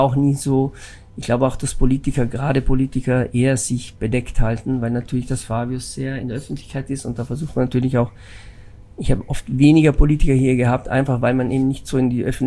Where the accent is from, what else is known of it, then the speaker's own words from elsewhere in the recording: Italy; German is a second language; moved away as an adult; now in Germany; Nach ungefähr, glaube ich, 30 Jahren, wo ich hier bin, habe ich kein Wahlrecht. Aber durch den, dass ich eben italienischer Staatsbürger bi